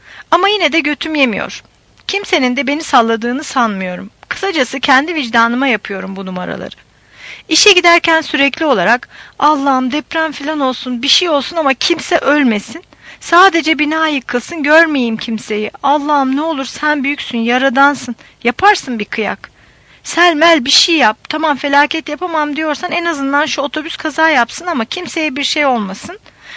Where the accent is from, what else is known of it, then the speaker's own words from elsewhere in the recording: İzmir, Turkey; Ya memleketim olan İzmir'e gidecektim ya da okuldan sonra ciddi bir adım olarak onun yaşadığı şehirde, yani Ankara'da kalacaktım.